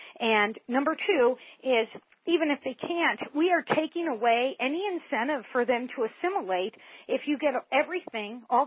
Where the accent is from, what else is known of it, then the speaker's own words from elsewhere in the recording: United States; I'm black. I don't even want to go to Africa. I've never been to Africa. I'm an American. Just call me an American.